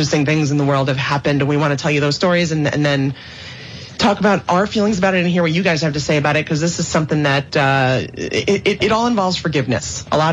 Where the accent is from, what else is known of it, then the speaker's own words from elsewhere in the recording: New York, United States; I grew up in Italian New York, not Italian Italy.